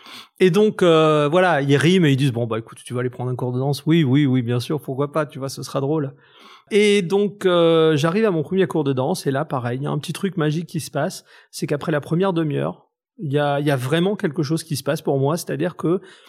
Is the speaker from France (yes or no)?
yes; Grand Est, France; Moi, ma famille est portugaise et espagnole. J'ai grandi en Alsace.